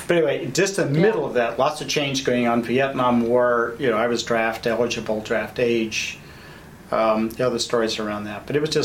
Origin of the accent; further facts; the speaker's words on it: Texas, United States; Well, what was really amazing is I came from West Texas, a little small town, and I didn't even know it was all male.